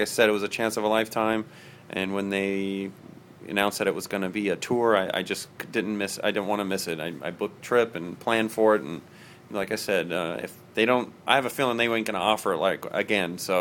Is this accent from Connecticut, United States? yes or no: no; California, United States; I'm from the San Francisco Bay Area.